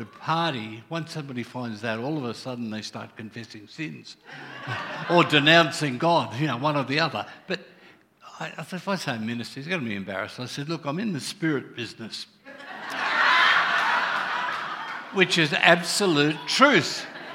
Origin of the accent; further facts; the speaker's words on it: Wollongong, New South Wales, Australia; I'd never heard words like it, and I grew up in Wollongong, you know what that means.